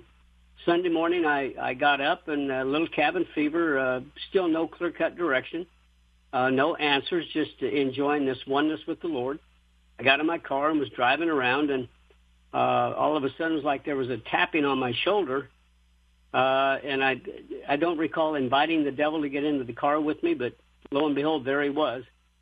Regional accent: Colorado, United States; I was raised in the mountains of Colorado. The nearest racetrack was in Denver

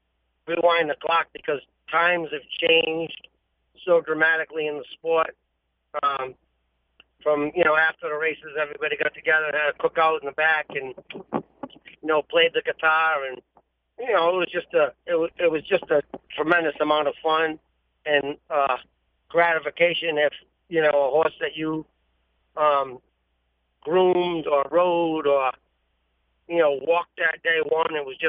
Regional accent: Rhode Island, United States; Well, it's funny. My father owned a couple horses, and I had a couple ponies, and I used

